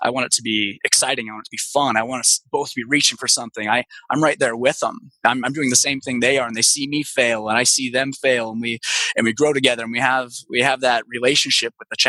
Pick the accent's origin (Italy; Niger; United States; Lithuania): United States; Washington; also born or lived in Lahaina, Hawaii; And I was born in Lahaina, but I grew up on the Olympic Peninsula in Washington in the perfect moment for conflict.